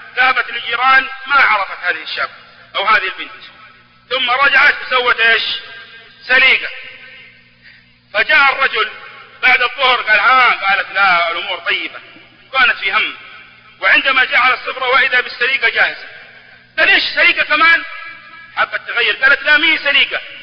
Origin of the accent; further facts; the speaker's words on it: Jeddah, Makkah Province, Saudi Arabia; مرة من المرات دخلت أحد الأحياء عندنا في جدة